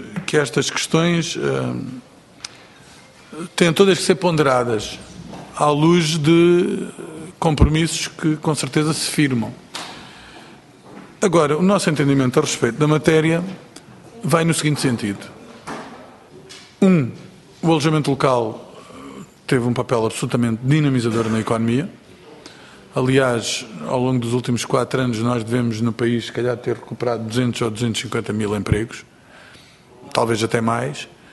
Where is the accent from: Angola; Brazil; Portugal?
Portugal; Algarve; Eu, por exemplo, sou do Algarve